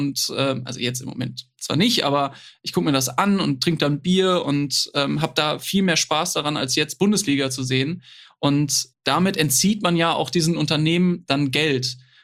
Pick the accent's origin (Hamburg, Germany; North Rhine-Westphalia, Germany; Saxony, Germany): North Rhine-Westphalia, Germany; Dortmund; als Dortmunder